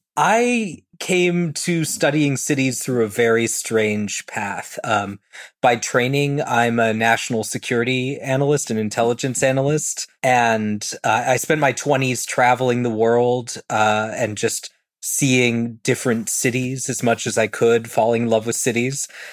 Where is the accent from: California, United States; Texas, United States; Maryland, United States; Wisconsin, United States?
California, United States; San Francisco; now in Washington, United States; San Francisco, my hometown in Los Angeles, Southern California, New York, and DC, where I'm partly based now